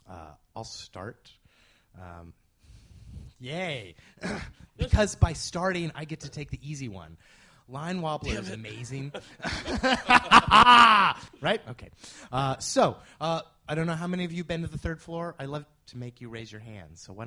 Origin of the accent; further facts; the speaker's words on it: West Coast, United States; it's like 8 a.m. on a Sunday because I'm from the West Coast. So